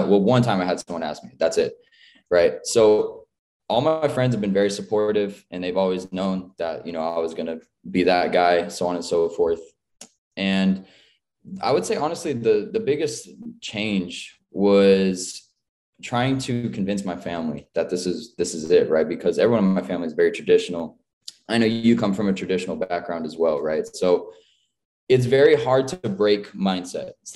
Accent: California, United States; I came from California. It's where I was born. And everyone knows California is kind of like the stoner state, right?

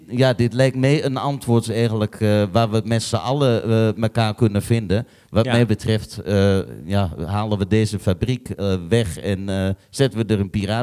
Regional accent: Balkbrug, Overijssel, Netherlands; Ik kom zelf uit Balkbrug.

